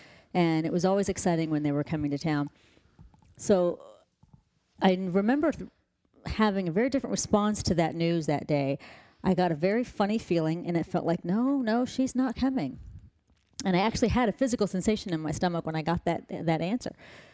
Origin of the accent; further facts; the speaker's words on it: Wichita, Kansas, United States; I am originally from Wichita, Kansas, actually, and from a Middle Eastern family, went to Catholic schools, your typical Midwestern upbringing.